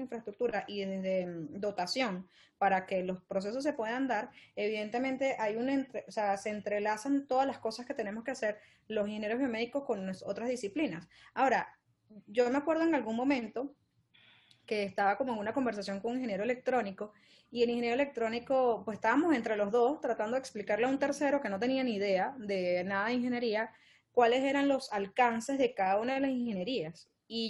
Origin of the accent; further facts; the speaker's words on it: Venezuela; pues yo como venezolana vengo de un país de béisbol, ¿no?